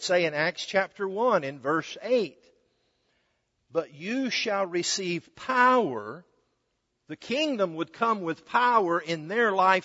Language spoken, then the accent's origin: English; Alabama, United States; That's all we had back then, or at least all we had where I grew up in North Alabama.